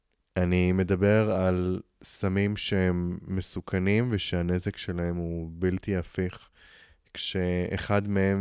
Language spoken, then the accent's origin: Hebrew; Nahariya, Northern District, Israel; הייתי פעיל באזור שלי, שזה איפה שגדלתי, בנהריה.